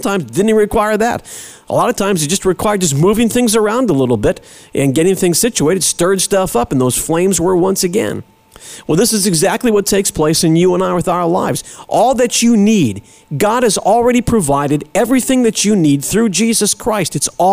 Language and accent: English; Cleveland, Ohio, United States; I remember when I was a kid, I grew up in Cleveland